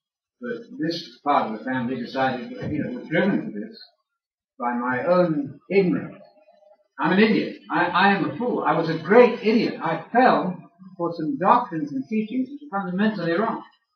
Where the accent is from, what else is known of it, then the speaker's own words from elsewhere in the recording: Alabama, United States; I'm from Alabama. I've always come from a river.